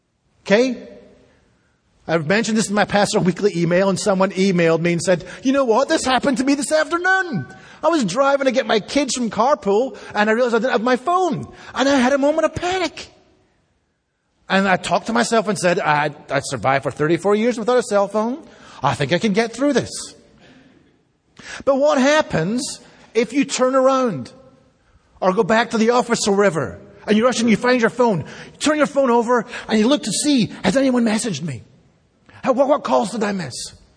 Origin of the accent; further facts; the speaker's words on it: Scotland, United Kingdom; as a Scottish person or as a British person, we have a particular eye to catch the sarcasm in Scripture. Because I grew up in a very, very sarcastic culture.